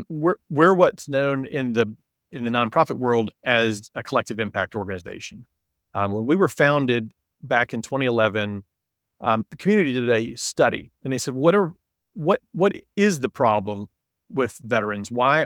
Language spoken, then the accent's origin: English; Charlotte, North Carolina, United States; I grew up in Charlotte. And so our family decided, well, if we're going to start over in life, new career, then let's start over where we have some roots.